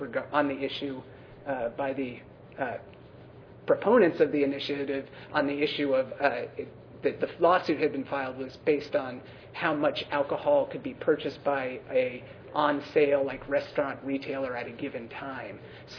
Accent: California, United States; As a Californian, I'm not versed well enough in what Washington laws are

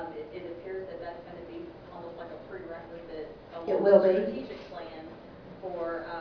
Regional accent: Houston, Texas, United States; I come from Houston, Texas, so we're huge.

